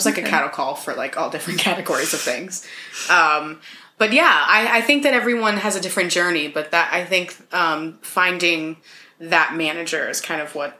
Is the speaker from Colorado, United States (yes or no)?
no; Orlando, Florida, United States; I'm from Orlando, Florida originally.